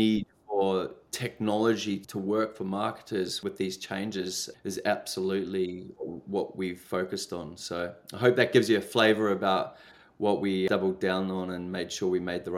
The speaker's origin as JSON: {"language": "English", "country": "New Zealand", "also_born_or_lived": "Canada / England / South Africa", "said": "I'm actually a New Zealander, but I'm half Irish, half Zimbabwean, and I lived in Canada, England, South Africa."}